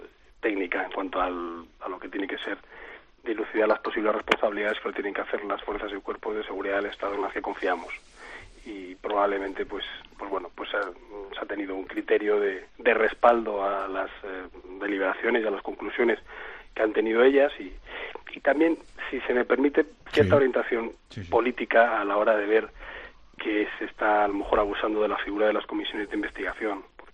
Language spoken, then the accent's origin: Spanish; Spain; Uno, como español y posible contribuyente